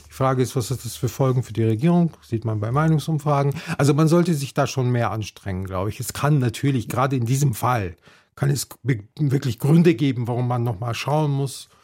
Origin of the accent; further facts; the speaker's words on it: Munich, Bavaria, Germany; Ich komme aus München.